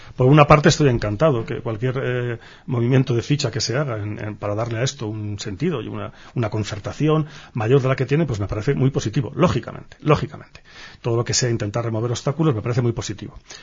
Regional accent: Spain; yo ya hablo como español

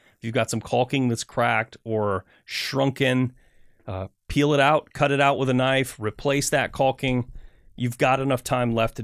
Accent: Michigan, United States; now in Portland, United States; Well, I grew up in Michigan, and one of my friend's moms would grow roses, and it was a big deal.

